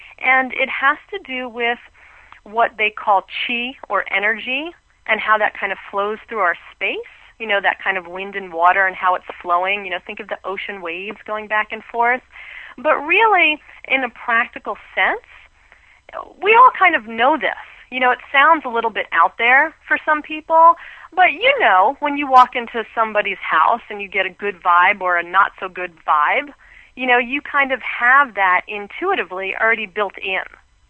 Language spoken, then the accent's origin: English; New Jersey, United States; I'm born and raised in New Jersey, and I went to school there, and I got a BA in communications, and I then kind of moved on to New York City